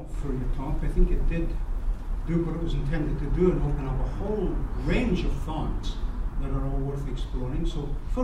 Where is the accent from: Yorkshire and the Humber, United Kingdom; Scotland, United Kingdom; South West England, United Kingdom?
Scotland, United Kingdom; We're both Scottish and British and European and whatever.